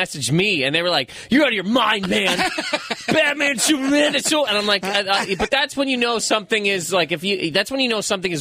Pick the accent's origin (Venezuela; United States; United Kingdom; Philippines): United Kingdom; Scotland; No, we're Scottish, but my grandmother had red hair.